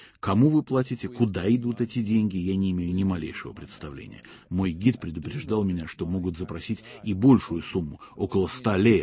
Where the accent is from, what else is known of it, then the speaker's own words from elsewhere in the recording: Sarajevo, Federation of Bosnia and Herzegovina, Bosnia & Herzegovina; Я тоже знаю, что такое коммунизм. Я из Сараева, из бывшей Югославии.